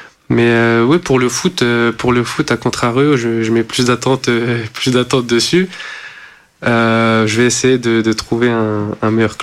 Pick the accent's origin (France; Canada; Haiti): France; Paris, Île-de-France; Je suis né à Paris, j'ai toujours grandi à Paris